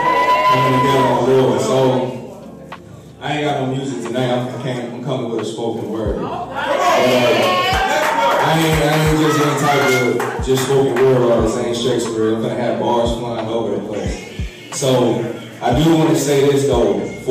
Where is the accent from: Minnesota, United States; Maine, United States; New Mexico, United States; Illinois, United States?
Illinois, United States; East St. Louis; now in Mount Vernon, United States; I'm from East St. Louis. I used to gangbang. I used to do all those things. Yes, sir. Yes, sir. So then I got married, moved down to Mount Vernon.